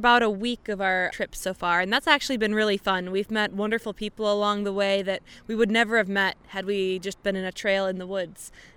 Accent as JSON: {"language": "English", "region": "Minnesota", "country": "United States", "said": "I'm from Minnesota originally, so it seemed like a good idea at the time."}